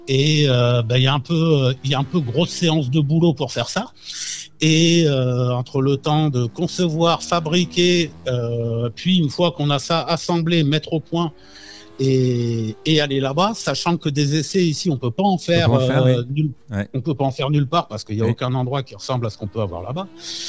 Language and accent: French; France; elle nous demande d'où on vient. Donc, on lui dit qu'on vient de France.